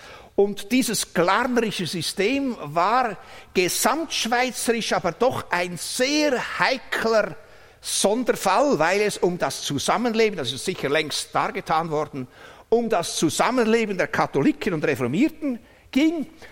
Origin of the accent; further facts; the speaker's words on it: Aargau, Switzerland; 1836, da galt in meinem Heimatkanton Aargau noch Parität.